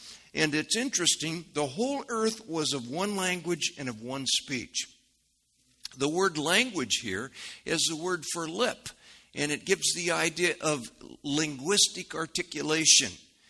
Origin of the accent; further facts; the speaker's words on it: Midwest, United States; And because we're from the Midwest, right? We have pure speech here.